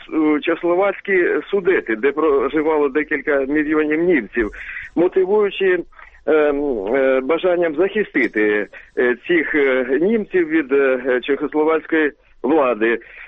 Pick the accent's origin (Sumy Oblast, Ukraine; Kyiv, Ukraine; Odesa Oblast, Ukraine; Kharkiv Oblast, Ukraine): Sumy Oblast, Ukraine; Я з Сумщини … і я належу до більшості українського народу.